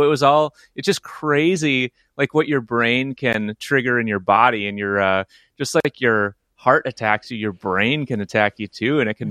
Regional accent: Midwest, United States; it's like I grew up in the Midwest, you know, and there is certainly that like, you know, be tough, don't be soft kind of mentality

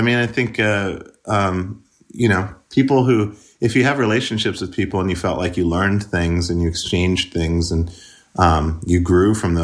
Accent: Montana, United States; especially growing up in Montana, it was like, you know, 99% white

